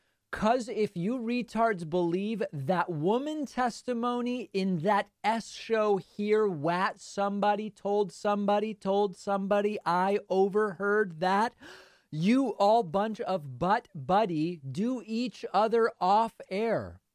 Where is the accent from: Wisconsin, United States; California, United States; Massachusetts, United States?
Massachusetts, United States; it reminds me when I grew up in Massachusetts, it was known fireworks were illegal.